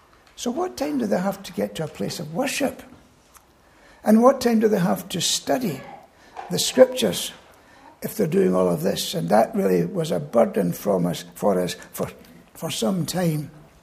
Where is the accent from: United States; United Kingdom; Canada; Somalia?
United Kingdom; Glasgow, Scotland; I was born and brought up in Glasgow.